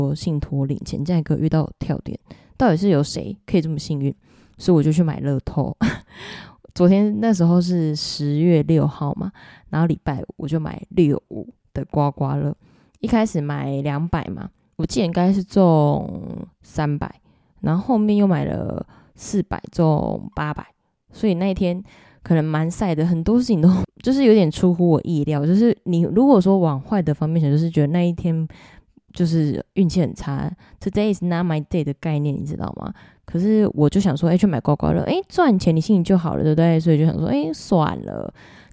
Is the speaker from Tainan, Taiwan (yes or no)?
no; Taichung, Taiwan; 身为台中人的我，加上我也蛮能走的嘛